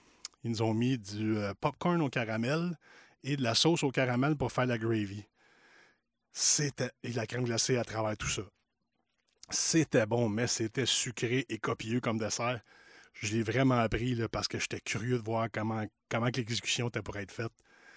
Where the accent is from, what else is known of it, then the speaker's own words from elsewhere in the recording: Cowansville, Quebec, Canada; Même moi, là, je viens de Cowansville.